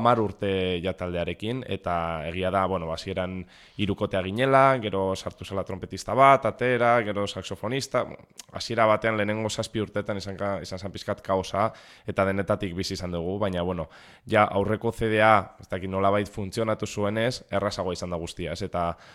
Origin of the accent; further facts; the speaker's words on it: Vitoria-Gasteiz, Basque Country, Spain; ni Gasteiztarra naiz